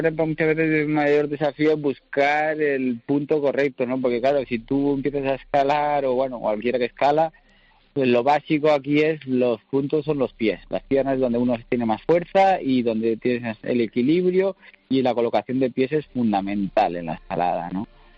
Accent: India; Yo estuve viviendo de pequeño, me crié en la India.

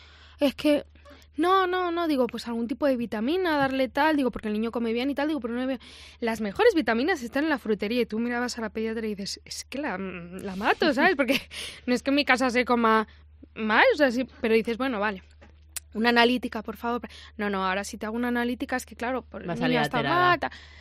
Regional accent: Madrid, Community of Madrid, Spain; somos de Madrid, o sea, tengo una casa en Valladolid

